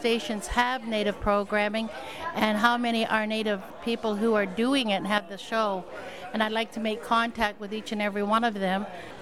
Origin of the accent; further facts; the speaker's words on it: Brantford, Ontario, Canada; now in Windsor, Canada; I'm formerly from Grand River Territory at Six Nations, Brantford. But I'm also working, presently living in the city of Windsor